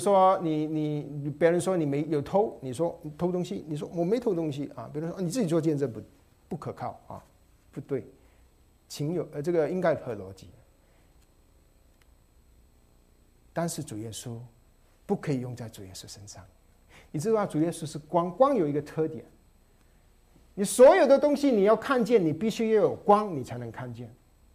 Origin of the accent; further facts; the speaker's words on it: Malaysia; 我从马来西亚来，我们 highway 都有路灯的